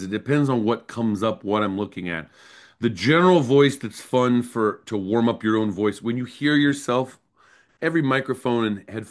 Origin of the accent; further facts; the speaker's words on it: Los Angeles, California, United States; accent: Georgia; also born or lived in Atlanta, Georgia; Well, I grew up in Atlanta, Georgia, but we moved to Los Angeles, California, right before I turned 10 years old. And so, I went through puberty in California. So when I moved to California, I had like a little Georgia accent, and it just like went away